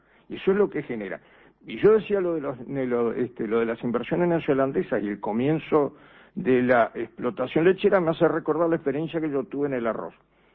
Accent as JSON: {"language": "Spanish", "town": "Lascano", "region": "Rocha", "country": "Uruguay", "tie": "born or raised there", "said": "Este año en Lascano, mi pueblo"}